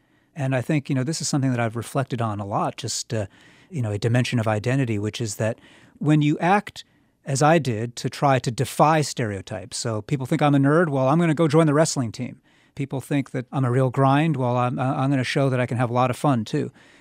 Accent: United States; I'm American. My particular form of being American, which is informed by my Chinese heritage

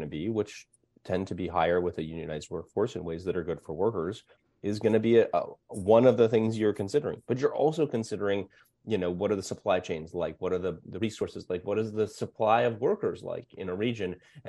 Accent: Oregon, United States; I'm from Oregon. I'm a huge microbrew fan, so I understand.

